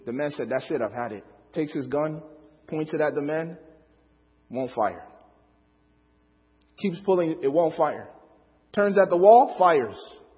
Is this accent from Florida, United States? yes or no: no; Chicago, Illinois, United States; And I'm saying that as an inner city person. I grew up in Chicago.